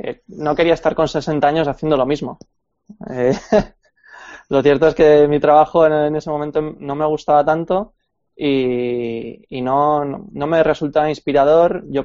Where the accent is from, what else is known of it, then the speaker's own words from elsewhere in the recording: Pamplona, Navarre, Spain; estás muy contento porque estás en una ciudad nueva, yo soy de Pamplona